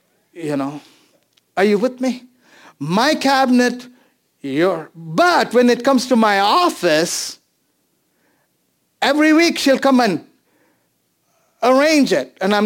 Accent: India; English is a second language; I'm Indian. I can speak till 5 hours.

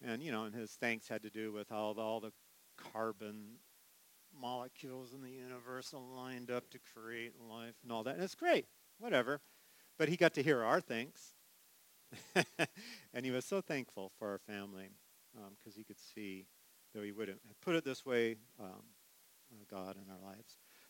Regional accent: California, United States; I said I'm from California. I'm actually Midwest now. I've lived here longer than I did on the West Coast. But in California, I grew up with four seasons.

